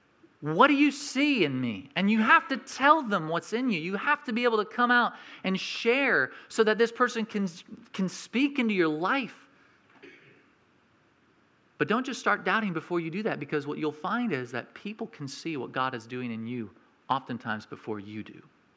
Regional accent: New Mexico, United States; You know, when I was growing up in New Mexico, Our family, we had this apple tree that we had planted ourselves.

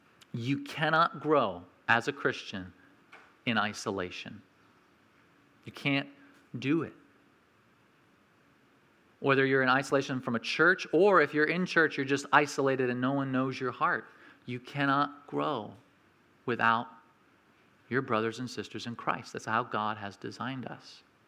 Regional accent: New Mexico, United States; You know, when I was growing up in New Mexico, Our family, we had this apple tree that we had planted ourselves.

